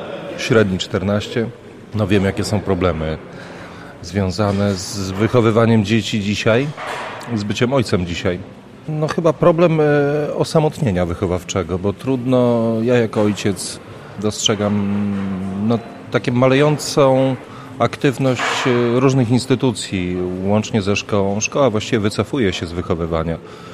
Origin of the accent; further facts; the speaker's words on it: Lubartów, Lublin Voivodeship, Poland; bo jestem z Lubartowa, więc to tak trochę może. A Lubartów nie jest daleko